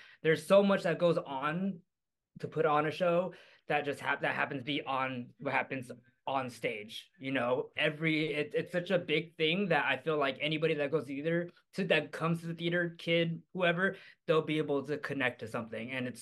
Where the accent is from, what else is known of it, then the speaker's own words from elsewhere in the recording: San Diego, California, United States; I'm from the West Coast. I'm from San Diego. So Broadway was something that was not introduced to me very much.